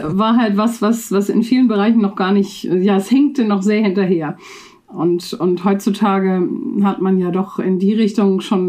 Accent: Hamburg, Germany; Ich komme aus Hamburg, also wohne gar nicht so weit weg von Frank.

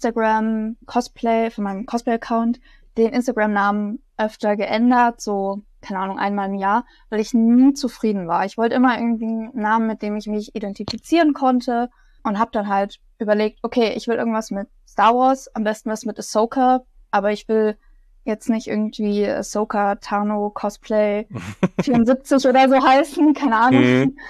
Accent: Bavaria, Germany; Ich bin 22 Jahre alt, ich bin Studentin, ich komme aus der Nähe von München

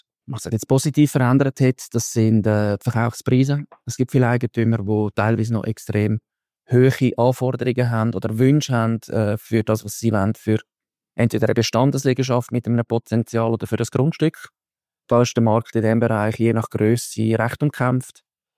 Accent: Zurich, Switzerland; aus Zürich, wo ich herkomme

